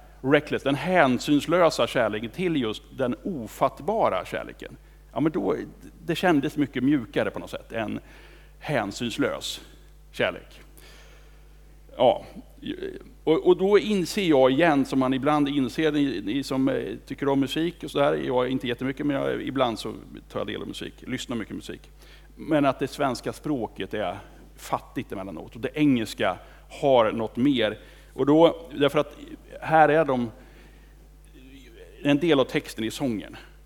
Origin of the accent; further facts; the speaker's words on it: Kumla, Örebro County, Sweden; Jag är uppväxt på landet utanför Kumla, 3 kilometer från centrum.